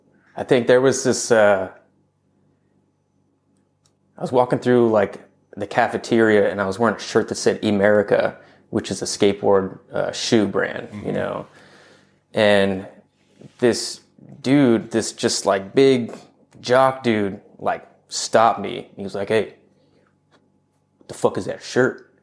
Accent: Fremont, California, United States; I grew up in Northern California.

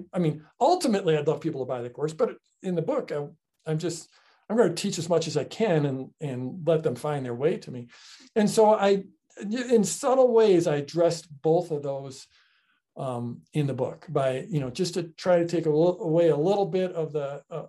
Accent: United States; I'm an American, you're an American.

